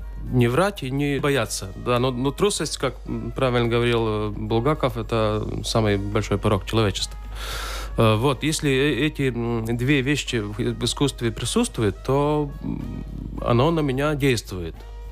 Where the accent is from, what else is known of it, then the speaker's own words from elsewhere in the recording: Latvia; я латыш, живя в Латвии